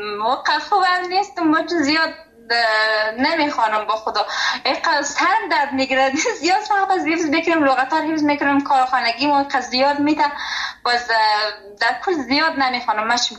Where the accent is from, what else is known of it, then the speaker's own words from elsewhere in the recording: Afghanistan; now in Germany; ایش بین سوائن سوانسیش یا غالت، ایش کمی از افغانستان.